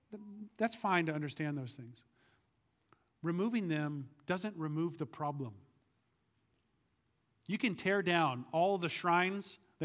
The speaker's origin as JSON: {"language": "English", "region": "Oklahoma", "country": "United States", "tie": "born or raised there", "said": "one of the things I loved about storms growing up in Oklahoma, because we had some doozies, was sitting on the porch with my dad."}